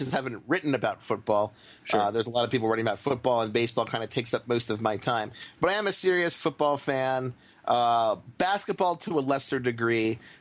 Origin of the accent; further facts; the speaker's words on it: Baltimore, Maryland, United States; so I'm kind of in this weird situation in which I'm originally from Baltimore and I'm a Steelers fan.